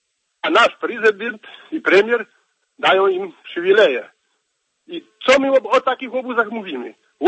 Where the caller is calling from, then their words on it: Podlaskie Voivodeship, Poland; z Podlaskiego.